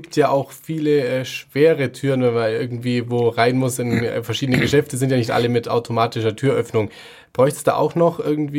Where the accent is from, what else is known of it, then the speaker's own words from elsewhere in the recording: Bavaria, Germany; zumindest bei uns im Allgäu